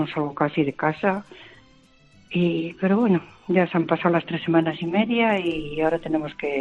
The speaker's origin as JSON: {"language": "Spanish", "town": "Zaragoza", "region": "Aragon", "country": "Spain", "said": "Y luego llegamos a Zaragoza, que yo soy de Zaragoza"}